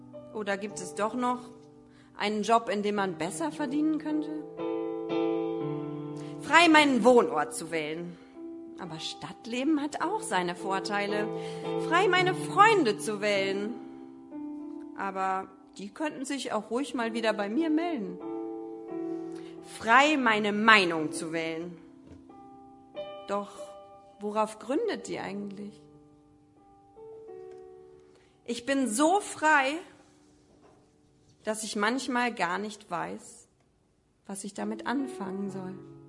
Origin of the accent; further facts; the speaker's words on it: Minden, North Rhine-Westphalia, Germany; now in East Frisia, Germany; Ich komme aus Minden, das liegt in Ostwestfalen und wie kürt platt, wie Brot nicht platt. Also ich bin in Minden, Ostwestfalen geboren und da komme ich her und ja, die Liebe hat mich quasi nach Ostfriesland verschlagen